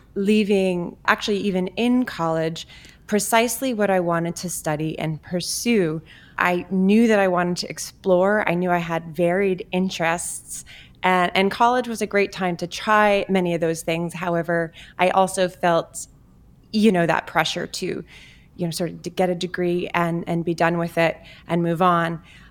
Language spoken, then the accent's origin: English; Rutland, Massachusetts, United States; also born or lived in Worcester; I am native to this area. I was born in Worcester. I grew up in Rutland. I left the area for a long time as a young adult.